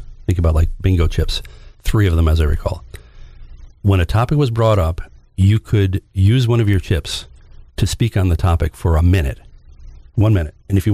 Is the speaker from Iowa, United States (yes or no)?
no; Pennsylvania, United States; one of the great things about being from, you know, Northeastern Pennsylvania is we're 2 hours from New York City.